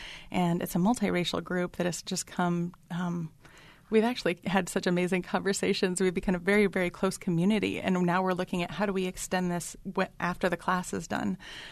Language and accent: English; Adel, Iowa, United States; I grew up in Adel, Iowa, where we didn't have any sense of really diversity that was honored or acknowledged.